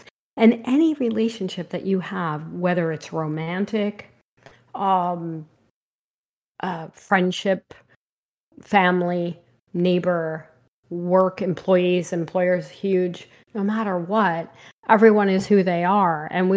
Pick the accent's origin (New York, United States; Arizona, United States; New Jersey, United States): New Jersey, United States; I am from New Jersey.